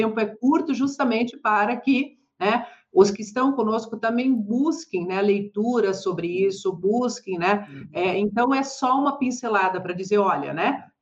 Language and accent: Portuguese; Francisco Beltrão, Paraná, Brazil; O Polo de Francisco Beltrão, ali, minha terra, né?